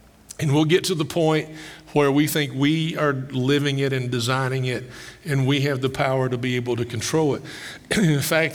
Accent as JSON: {"language": "English", "town": "Summersville", "region": "Kentucky", "country": "United States", "tie": "born or raised there", "also_born_or_lived": "Campbellsville", "said": "I grew up partly in Summersville, a little town of 500 people, less now, beautiful little town, wonderful town."}